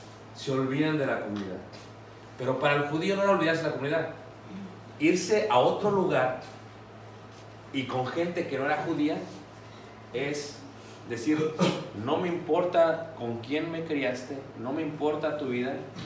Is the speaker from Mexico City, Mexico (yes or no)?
yes; Mexico City, Mexico; yo me crié en Ciudad de México